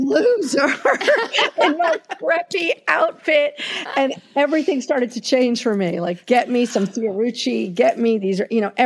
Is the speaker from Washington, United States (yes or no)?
no; New York City, New York, United States; But, like, I grew up in New York City.